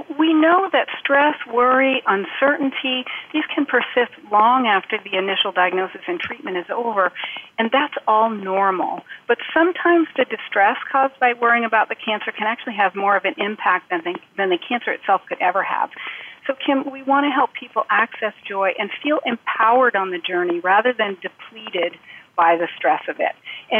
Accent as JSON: {"language": "English", "region": "Vermont", "country": "United States", "tie": "born or raised there", "said": "So I now work in an outpatient oncology clinic in my home state of Vermont."}